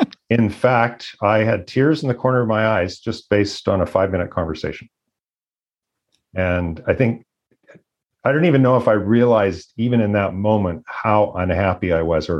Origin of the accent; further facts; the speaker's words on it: Edmonton, Alberta, Canada; when I grew up in Edmonton and the prairies